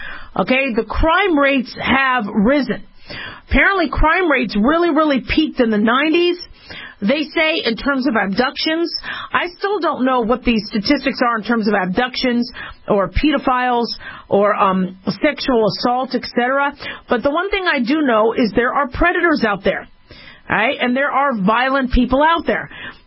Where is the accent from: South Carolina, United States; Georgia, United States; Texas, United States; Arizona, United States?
Arizona, United States; also born or lived in Nevada; I didn't because I grew up in Arizona and Nevada. So, you know, we had a lot of cacti. We never had those big, beautiful trees like you guys have back east.